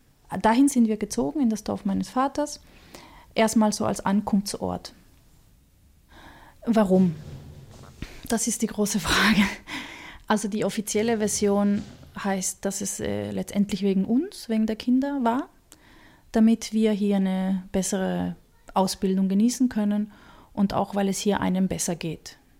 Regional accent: Chile; Also in meiner Heimatstadt gibt es auch viele Tauben. Und die sind nahe am Meer, weil in Chile alles nahe am Meer ist.

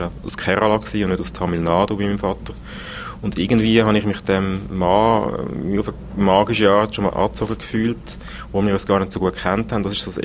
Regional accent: Switzerland; Ich bin in der Schweiz geboren, in der Schweiz aufgewachsen, hatte eine Schweizer Mutter gehabt.

